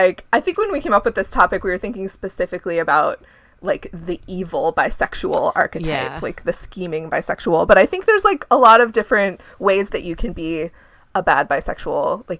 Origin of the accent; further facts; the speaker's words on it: Ohio, United States; And I'm from Ohio.